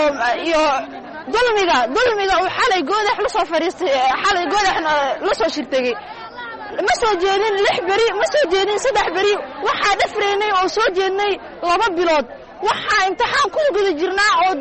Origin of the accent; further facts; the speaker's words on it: Kismayo, Jubaland, Somalia; waxaan ka socdaa ardayda Jubaland gaar ahaan magaalada Kismaayo.